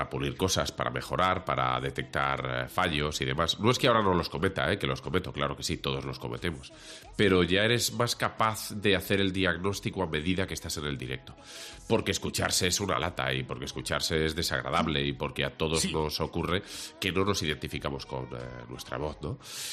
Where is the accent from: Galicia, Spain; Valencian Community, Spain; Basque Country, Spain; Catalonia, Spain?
Catalonia, Spain; Sant Boi de Llobregat; Pero esto ya era la gente de pasta, que yo soy de San Boy.